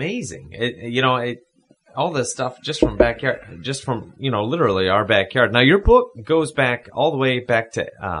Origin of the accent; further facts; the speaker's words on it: Port Clinton, Ohio, United States; growing up in Port Clinton, I, you know, these towns are basically in my backyard.